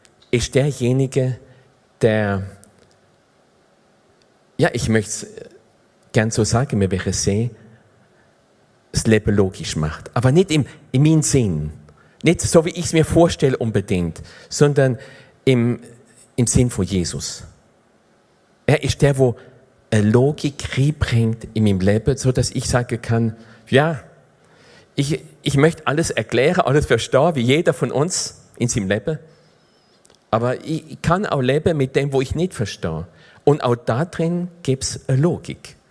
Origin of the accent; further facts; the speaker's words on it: France; German is a second language; Ich komme ursprünglich bin ich Franzose und bin im französischen Schulsystem bin ich Großwoche.